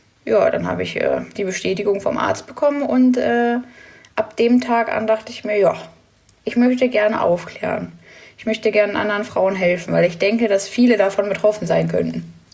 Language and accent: German; Braunschweig, Lower Saxony, Germany; werde bald 26. Aber … Ich komme aus Braunschweig